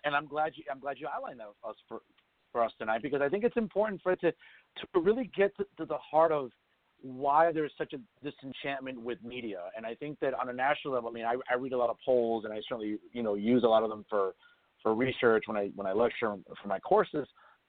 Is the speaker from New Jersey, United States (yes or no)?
yes; New Jersey, United States; I grew up in Hudson County here